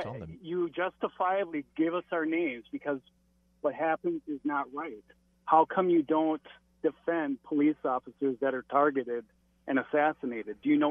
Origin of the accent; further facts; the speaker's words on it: Minneapolis, Minnesota, United States; Yeah, I grew up in South Minneapolis, so I'm well aware of the problems they have there.